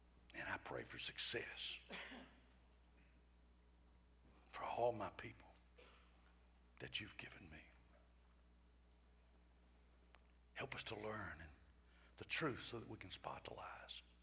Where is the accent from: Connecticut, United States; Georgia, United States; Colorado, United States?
Georgia, United States; Rockmart; I can say that because I'm from Rockmart.